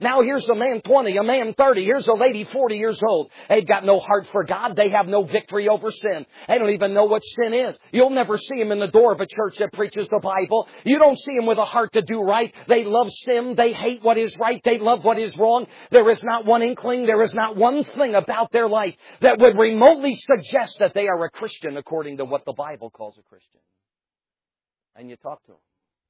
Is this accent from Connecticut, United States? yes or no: yes; Connecticut, United States; I mean, where I live in Arizona and where I grew up in Connecticut, religion's much different.